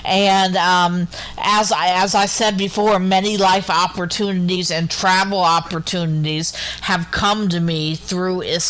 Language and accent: English; Midwest, United States; I'm still an American girl, a Midwest girl that is very heavily influenced by Egyptian and Arabic culture.